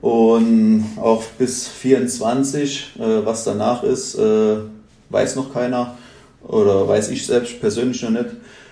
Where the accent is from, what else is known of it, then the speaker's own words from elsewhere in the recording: Völklingen, Saarland, Germany; Ich komme ursprünglich aus Völklingen